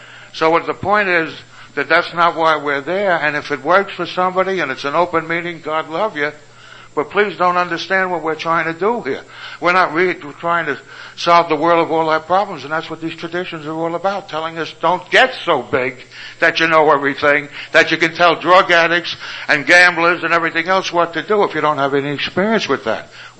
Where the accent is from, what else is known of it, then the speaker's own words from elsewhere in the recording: Melbourne, Victoria, Australia; I'm from Melbourne